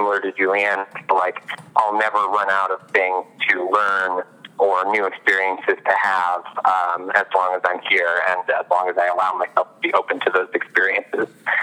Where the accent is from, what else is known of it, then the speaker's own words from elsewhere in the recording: Indiana, United States; also born or lived in Vermont / New England; now in California, United States; I grew up in mostly rural settings. I was born in Vermont. I was raised in southern Indiana. I lived all over secluded areas of New England before coming out to California.